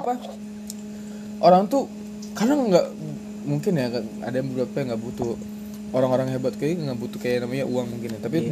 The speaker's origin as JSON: {"language": "Indonesian", "town": "South Tangerang", "region": "Banten", "country": "Indonesia", "tie": "born or raised there", "said": "Yang gue yang lahir di Tangerang nih, Tangsel nih, gue bocah Tangsel banget nih."}